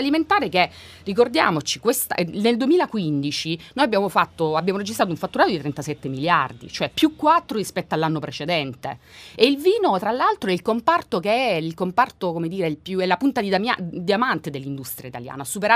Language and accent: Italian; Apulia, Italy; Io sono salentina